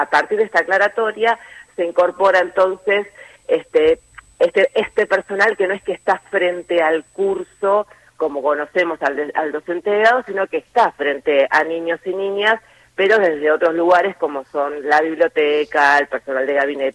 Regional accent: Río Grande, Tierra del Fuego, Argentina; born there; now in Ushuaia, Argentina; Yo soy nacida en Río Grande, más allá que ahora vivo en Ushuaia

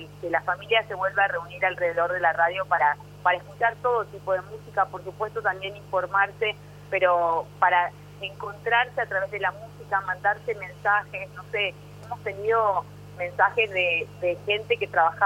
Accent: Chaco, Argentina; con las que me crié en el Chaco, porque nos comunicábamos todo en el Chaco

